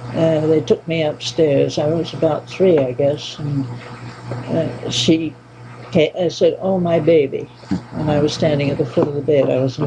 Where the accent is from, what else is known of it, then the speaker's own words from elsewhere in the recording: Philadelphia, Pennsylvania, United States; born there; also born or lived in England / New York; I was born in Philadelphia.